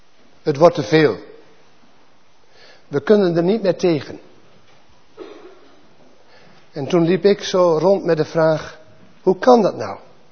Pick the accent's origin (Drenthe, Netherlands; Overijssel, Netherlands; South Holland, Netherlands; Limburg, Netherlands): Drenthe, Netherlands; Ik kom uit Drenthe, wat een armoedig land is. Veenkoloniën, zand.